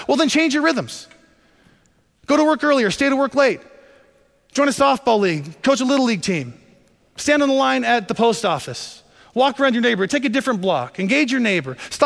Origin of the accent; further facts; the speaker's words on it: Montana, United States; I grew up hunting in Montana, and we stalk hunted.